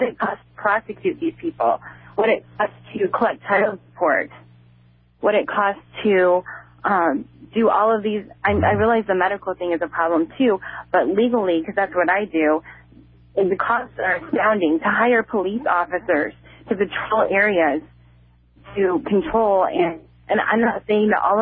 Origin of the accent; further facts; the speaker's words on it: Elkhart, Indiana, United States; when I was growing up in Elkhart, that we do, and I lived in Elkhart my whole life.